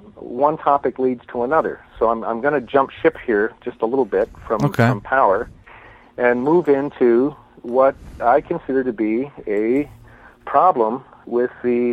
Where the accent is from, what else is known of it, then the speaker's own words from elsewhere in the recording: Ontario, Canada; But I grew up in Ontario